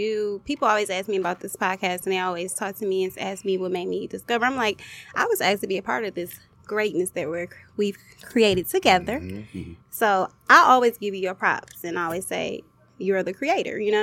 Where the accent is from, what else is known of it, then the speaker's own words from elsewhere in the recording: Detroit, Michigan, United States; But I'm like, I'm a real woman. I'm from Detroit. I grew up in the city.